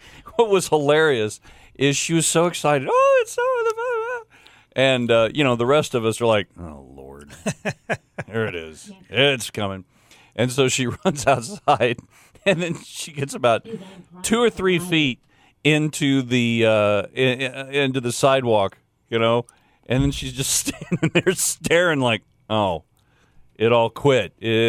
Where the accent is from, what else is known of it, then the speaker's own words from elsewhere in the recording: Detroit, Michigan, United States; But see, you got to remember the Detroit Tigers are based out of my hometown.